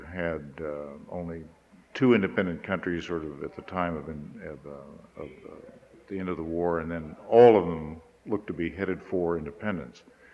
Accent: Kansas, United States; My early background was I grew up in Kansas and went to high school there.

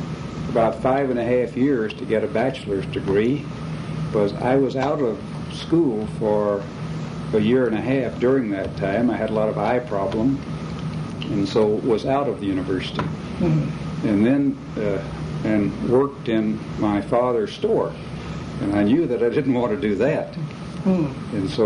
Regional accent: Dallas, Texas, United States; I was born in Dallas, Texas, and grew up there.

